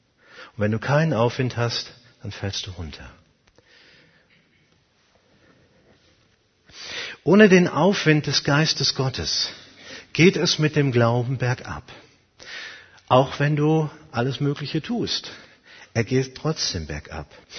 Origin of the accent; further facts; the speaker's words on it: Rhineland-Palatinate, Germany; Ich komme ja aus dem Rheinland, aus dem schönen Rheinland und aus dem Flüsse-Dreieck Rhein-Mosel.